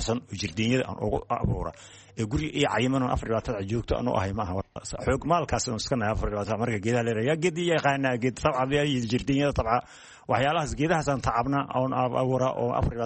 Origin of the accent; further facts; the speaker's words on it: Kelafo, Somali Region, Ethiopia; Qallaafi ayaan ka imid birimadii hore, lug baanan aga imid, dadka hore waa la soo lugan jiray ilaa Baldweyne iyo Qallaafi